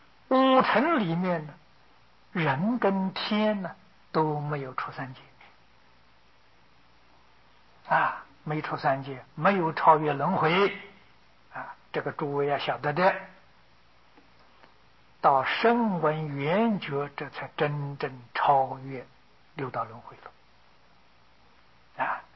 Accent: China; 以穿衣来说吧，我们中国人穿的衣服跟印度人一块布裹在身上不相同啊。

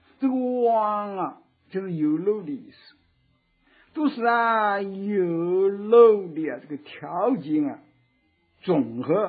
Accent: China; 我们现在作为一个中国人啊

